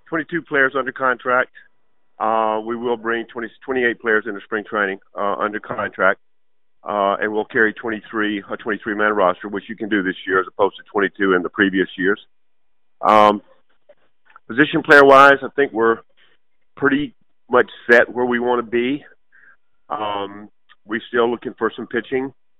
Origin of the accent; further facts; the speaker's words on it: Alabama, United States; I grew up in Alabama. When you grow up in Alabama, if you don't play football, mama don't feed you.